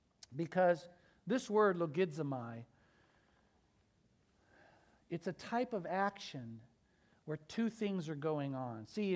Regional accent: Oklahoma, United States; I remember reckon growing up in the Midwest in Oklahoma.

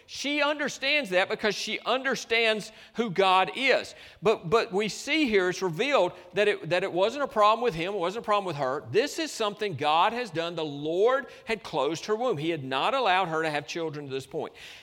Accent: Georgia, United States; I'm from Georgia. I have trouble with hail, right?

